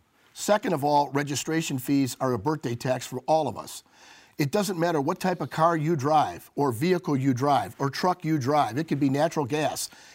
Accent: Missouri, United States; I'm from the Show Me State, Missouri.

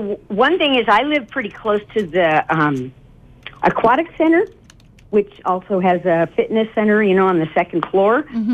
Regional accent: California, United States; I'm from California where it's like we're professional tanners and image and looks and all of that.

